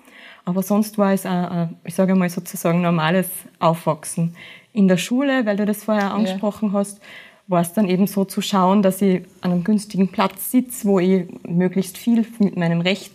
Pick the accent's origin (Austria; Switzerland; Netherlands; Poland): Austria; Upper Austria; born there; bin gebürtige Oberösterreicherin